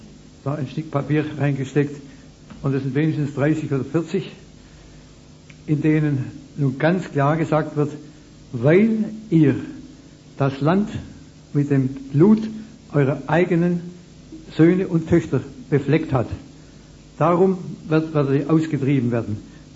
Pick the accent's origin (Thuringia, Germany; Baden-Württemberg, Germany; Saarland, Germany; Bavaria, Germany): Baden-Württemberg, Germany; Ulm; Ich komme aus Ulm, nicht wahr